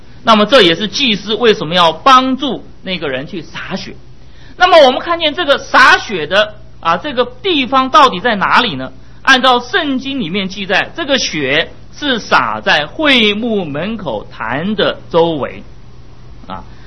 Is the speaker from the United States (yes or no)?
yes; United States; 这个奉献就是啊，我们美国人都用支票啊